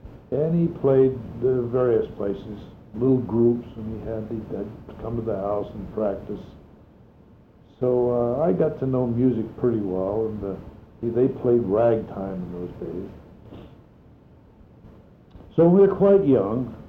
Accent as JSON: {"language": "English", "town": "Reading", "region": "Pennsylvania", "country": "United States", "tie": "born there", "said": "August the 5th, 1913, I was born in Reading, Pennsylvania."}